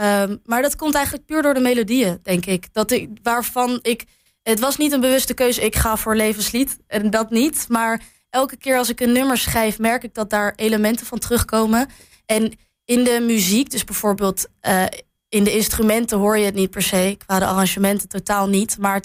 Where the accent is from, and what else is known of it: Gouda, South Holland, Netherlands; now in Enschede, Netherlands